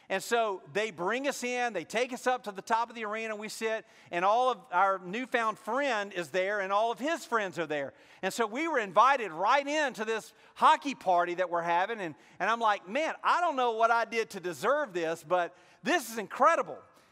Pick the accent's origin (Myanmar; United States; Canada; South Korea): United States; Mississippi; we're from Mississippi, there's really no ice down there, so no hockey.